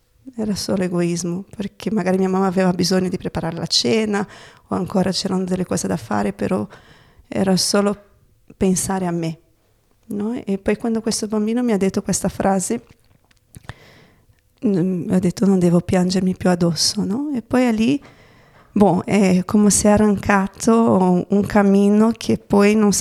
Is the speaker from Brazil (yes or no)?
yes; Brazil; Italian is a second language; now in Italy; in Bahia, il mio desiderio era andare lì, almeno sei un po' più lontana da casa, però sono nella mia terra, no?